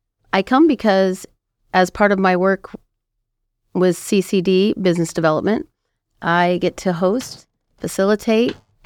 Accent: Anaheim, California, United States; born there; You know, I was born in Anaheim, California. It's just a little tiny town. No one's ever heard of it.

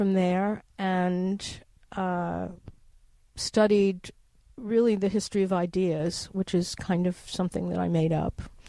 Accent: Hollywood, California, United States; also born or lived in New York; I was born in New York. I was transported to Hollywood at a very young age

